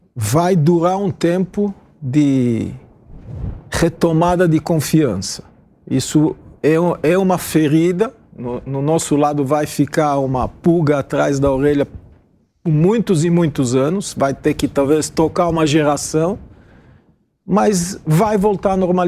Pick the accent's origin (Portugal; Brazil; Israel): Israel; Haifa, Haifa District; Eu nasci em Haifa. Haifa é a cidade conhecida como a cidade mista, onde quase metade árabes e metade judeus. O bairro que eu morei jogava bola com os palestinos. A gente cresceu junto.